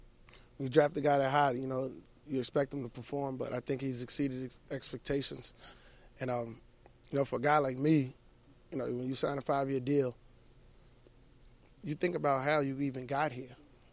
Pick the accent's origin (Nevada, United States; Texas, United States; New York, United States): New York, United States; I am used to playing in the cold. That's one thing I am. I'm a New Yorker.